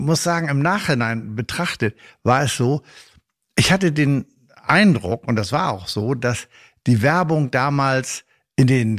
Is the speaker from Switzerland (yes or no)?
no; Bremen, Germany; born or raised there; also born or lived in Sylt